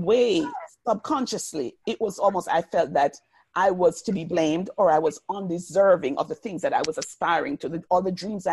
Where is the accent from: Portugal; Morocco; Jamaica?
Jamaica; because I lived in the islands. I'm Jamaican, in case you missed it. I lived in the islands.